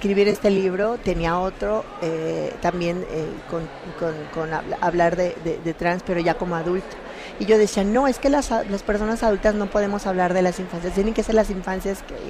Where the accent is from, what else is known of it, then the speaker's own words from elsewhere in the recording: Mazatlán, Sinaloa, Mexico; Es una novela autobiográfica sobre mi infancia y adolescencia trans en Sinaloa, en Mazatlán, donde nací.